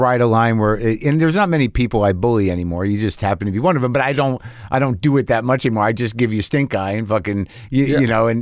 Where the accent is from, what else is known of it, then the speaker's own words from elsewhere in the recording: New Mexico, United States; New Mexico. From Jersey. My family's from Jersey.